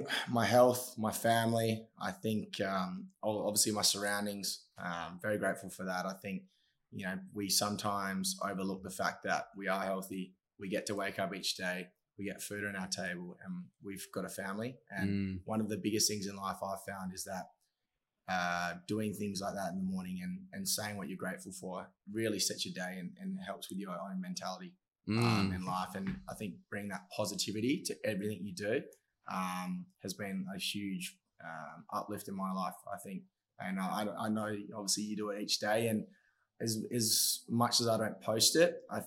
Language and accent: English; Broome, Western Australia, Australia; I grew up in Broome, Western Australia, a small coastal town off the north coast of WA. And that in itself was, you know, it was a small coastal pearling town.